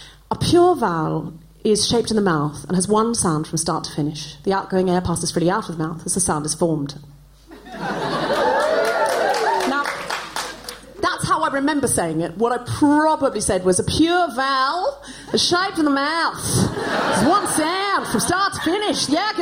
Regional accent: Australia; I was born and raised in Australia. I know I don't sound especially Australian, but I read a lot of Enid Blyton as a child, and I picked up the accent from the books.

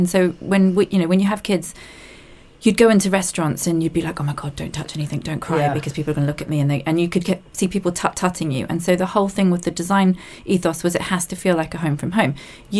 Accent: New Zealand; I came from New Zealand. I had my first kid at 22.

